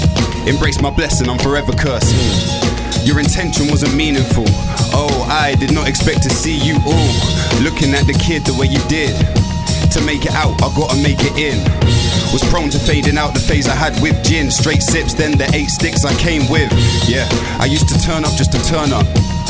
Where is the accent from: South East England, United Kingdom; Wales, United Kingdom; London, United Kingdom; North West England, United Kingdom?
South East England, United Kingdom; Oxford; also born or lived in Luton; I'm originally from Luton, I was born in, but I've lived in Oxford pretty much all my life, so yeah.